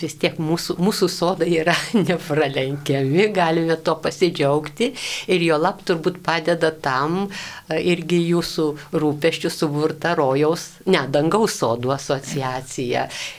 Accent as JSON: {"language": "Lithuanian", "region": "Aukštaitija", "country": "Lithuania", "tie": "born or raised there", "said": "aš į savo vaikystės, kurį laiką, kol augau, Aukštaitijoje tik buvo toks dalykas"}